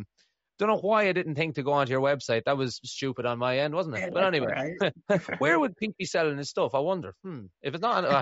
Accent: Ireland; Obviously enough, I'm Irish

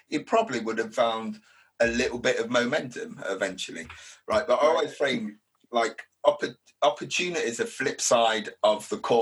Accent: United Kingdom; And because we're British, right, we're kind of, a lot of people are a glass half empty, right?

